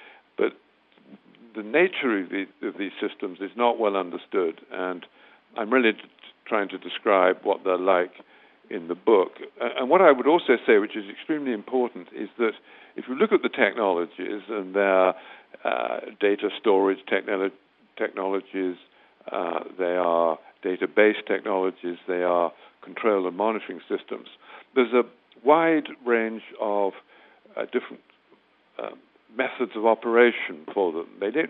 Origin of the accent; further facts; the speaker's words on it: United Kingdom; I'm British. I divide my time between the UK and the US